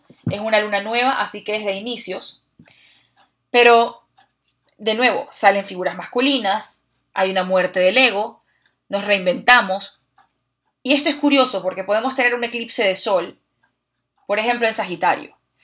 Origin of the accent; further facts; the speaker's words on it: Venezuela; Yo soy venezolana, es una identificación falsa. Porque eso fue por un lugar donde yo nací.